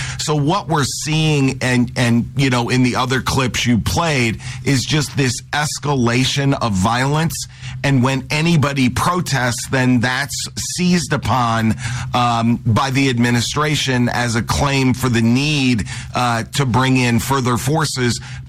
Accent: Chicago, Illinois, United States; you know how just incredible and, you know, remarkable this is as a Chicagoan.

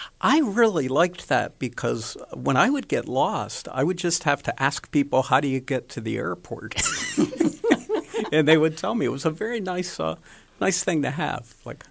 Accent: Churchill, Pennsylvania, United States; now in Avalon, United States; I grew up in Churchill, Churchill Borough. It's sort of right where Churchill, Wilkins Township, and Turtle Creek come together. And then we now live in Avalon. Ricky and I moved there about 35 years ago.

